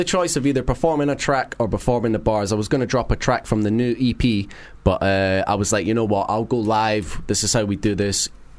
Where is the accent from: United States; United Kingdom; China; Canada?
United Kingdom; Scotland; I'm Scottish, I'll talk pish.